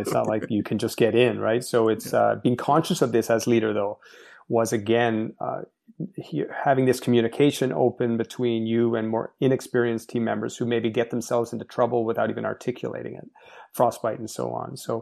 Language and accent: English; Montreal, Quebec, Canada; I grew up in Montreal, Quebec, Canada, and Montreal, a very cold city up north